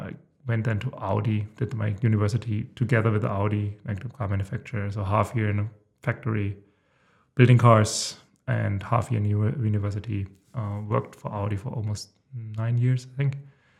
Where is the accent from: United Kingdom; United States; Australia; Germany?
Germany; I'm originally from Germany. I think probably everybody has guessed it so far. I come from a small town in the south of Germany, 6,000-7,000 inhabitants. I think founded by the Romans